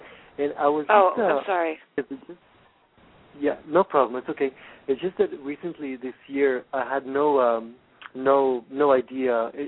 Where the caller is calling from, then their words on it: Canada; I'm calling from Canada.